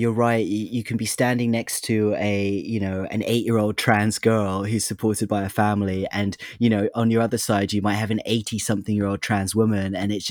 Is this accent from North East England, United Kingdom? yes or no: no; London, United Kingdom; born there; I'm not from Brighton. I was born in London, and I used to come over to Brighton when I was a teenager